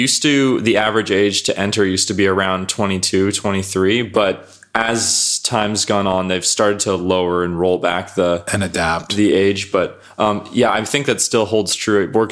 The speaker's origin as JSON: {"language": "English", "town": "Sunland", "region": "California", "country": "United States", "tie": "born or raised there", "said": "Sunland, California."}